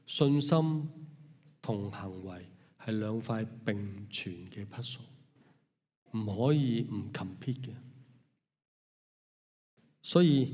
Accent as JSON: {"language": "Chinese", "country": "Hong Kong", "said": "我们香港人或者中国人有句说话"}